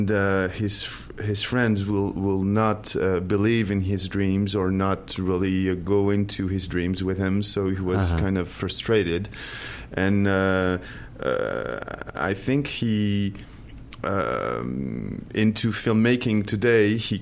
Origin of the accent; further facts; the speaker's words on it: Paris, Île-de-France, France; I grew up in Paris, yeah. My parents are not from Paris.